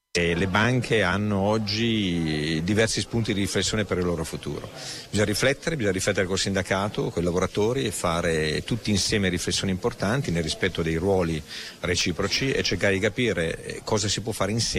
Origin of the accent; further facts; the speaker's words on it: Reggio Emilia, Emilia-Romagna, Italy; io vengo da Reggio Emilia